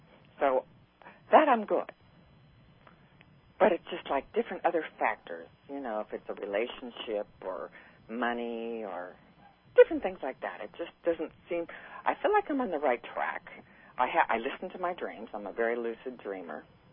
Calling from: Laguna Niguel, California, United States; Laguna Niguel, California.

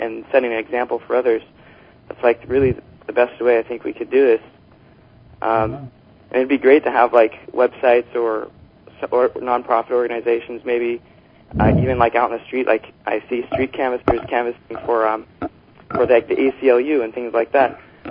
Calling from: Portland, Oregon, United States; I'm calling from Portland, Oregon.

